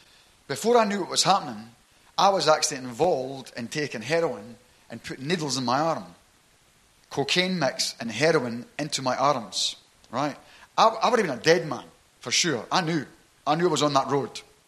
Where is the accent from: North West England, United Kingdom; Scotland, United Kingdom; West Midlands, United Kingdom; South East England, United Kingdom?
Scotland, United Kingdom; Glasgow; also born or lived in Edinburgh; So I was born in Edinburgh, but I never lived there. I was actually brought up in Glasgow, right? In the Gallowgate, right? Which was a pretty rough area, believe me, right across from Celtic Football Park, right?